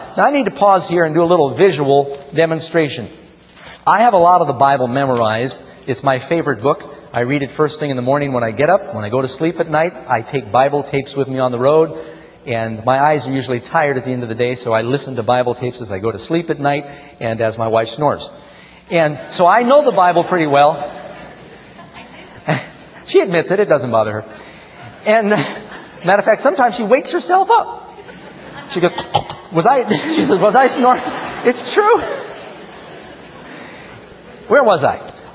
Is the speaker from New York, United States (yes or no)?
yes; New York City, New York, United States; born or raised there